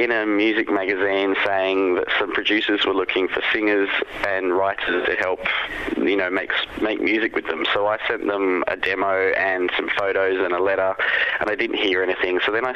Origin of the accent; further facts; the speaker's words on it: East of England, United Kingdom; I'm an Essex boy, though, so that means I'm really common.